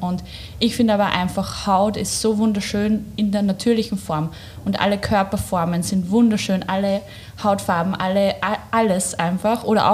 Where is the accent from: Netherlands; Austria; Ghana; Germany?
Austria; Upper Austria; Ich komme eigentlich vom Land, aus Oberösterreich.